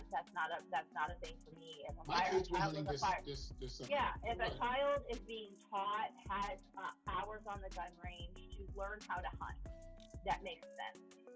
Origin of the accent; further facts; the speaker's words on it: Missouri, United States; And I'm from Missouri. You gotta understand, I'm from Missouri.